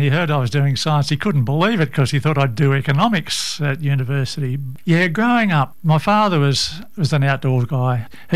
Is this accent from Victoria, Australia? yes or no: no; Wingham, New South Wales, Australia; I was born in Wingham, which is in the Manning Valley, and a place that's just had terrible, terrible floods.